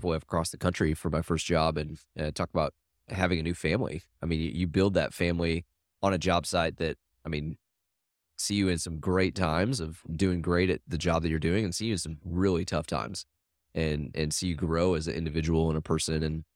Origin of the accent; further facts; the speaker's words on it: Iowa, United States; I grew up in Iowa. I drove through some pretty small towns